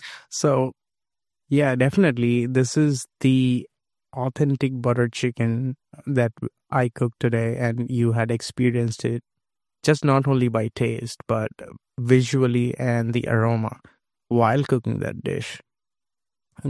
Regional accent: Kolkata, West Bengal, India; English is a second language; First of all, the city that I born and raised is called Calcutta

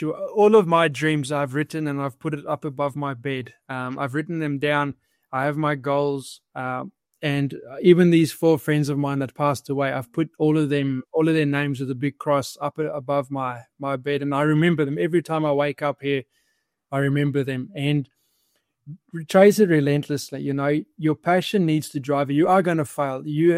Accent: Australia; also born or lived in New Zealand; So I grew up in Australia, and I spent a lot of time in New Zealand.

